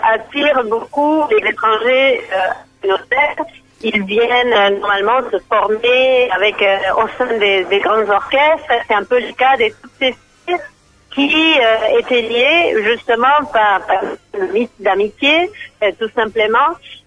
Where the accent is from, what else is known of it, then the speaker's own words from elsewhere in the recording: Argentina; moved away as an adult; also born or lived in Paris, France; d'origine italienne. La France, mon lien avec la France vient, en fait, c'est un lien professionnel. J'ai quitté l'Argentine en terminant mon doctorat.